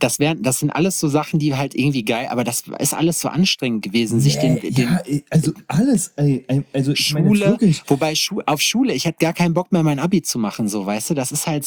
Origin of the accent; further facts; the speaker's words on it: Schalksmühle, North Rhine-Westphalia, Germany; in meinem Heimatort Schalksmühle. Shoutout an Schalksmühle, 58 Represent. Und so ein kleines Nest zwischen Hagen und Lüdenscheid im Nordrhein-Westfalia.